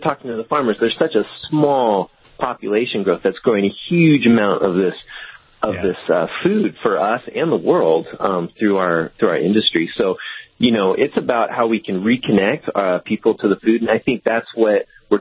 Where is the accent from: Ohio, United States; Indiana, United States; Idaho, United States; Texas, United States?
Idaho, United States; also born or lived in California; You know, I grew up in Idaho. I was, and then I moved to California to live with my mom.